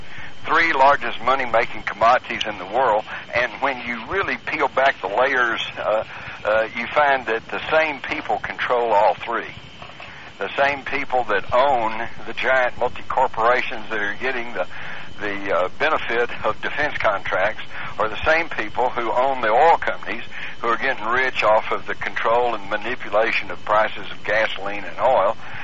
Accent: Texas, United States; I grew up in Texas. Everybody had a gun. We even took guns to school.

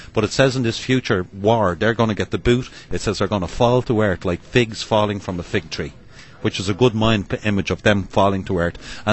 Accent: Ireland; I'm Irish. I like me few pints of Guinness and me little drop of Irish whiskey.

